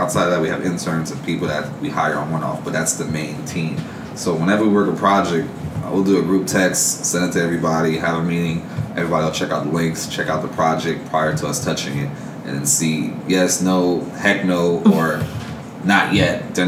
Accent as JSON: {"language": "English", "town": "Miami", "region": "Florida", "country": "United States", "tie": "born or raised there", "said": "I grew up in Miami."}